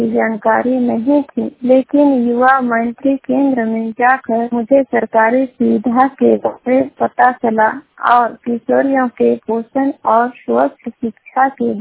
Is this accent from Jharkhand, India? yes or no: yes; Chainpur, Jharkhand, India; प्रखंड चैनपुर जिला गुमला की रहने वाली हूँ।